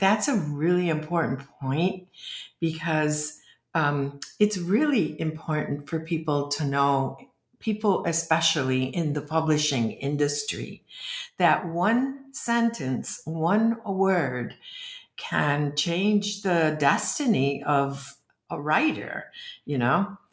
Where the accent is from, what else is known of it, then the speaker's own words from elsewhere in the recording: Massachusetts, United States; also born or lived in Puerto Rico; I grew up in Warrenoka, a place in Massachusetts, which is very isolated.